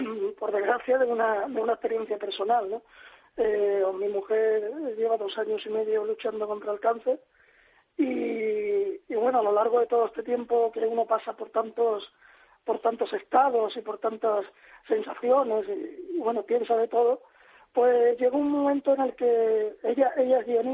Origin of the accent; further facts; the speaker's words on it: Cádiz, Andalusia, Spain; todas las ayudas tienen mucho que ver sentimentalmente conmigo, que soy de Cádiz, ¿no?